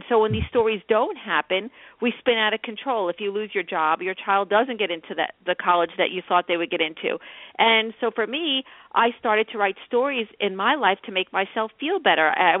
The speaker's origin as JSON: {"language": "English", "region": "New York", "country": "United States", "tie": "born or raised there", "said": "Well, I had a pretty nice childhood. I grew up on Long Island. I had a loving, caring family, but they were worriers."}